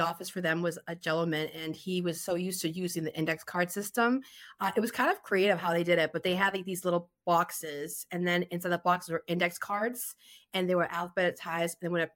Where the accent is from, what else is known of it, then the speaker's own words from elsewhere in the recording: Peabody, Massachusetts, United States; It was a small business in Peabody, my hometown.